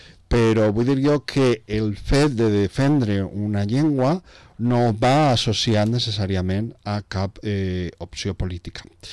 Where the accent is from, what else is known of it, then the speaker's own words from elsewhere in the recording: Valencian Community, Spain; com a valencians